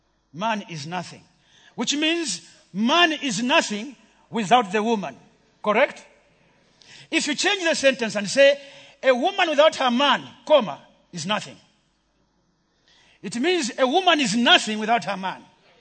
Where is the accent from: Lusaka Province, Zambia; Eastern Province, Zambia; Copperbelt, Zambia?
Eastern Province, Zambia; English is a second language; I am Nsenga from Eastern Province.